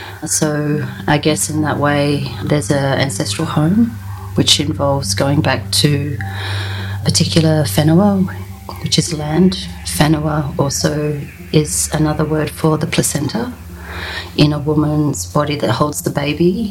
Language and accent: English; Surfers Paradise, Queensland, Australia; born there; now in Maroubra, Australia; I was born on Yugambeh and Kombumeri country up in Surface Paradise in the Gold Coast. I'm living on Bidjigal country here in Maroubra